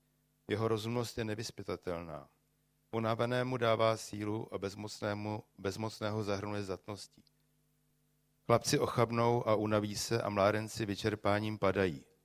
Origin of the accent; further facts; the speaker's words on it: Brandýs nad Labem, Central Bohemian Region, Czechia; já jsem z Brandejsa, my jsme ze stejného města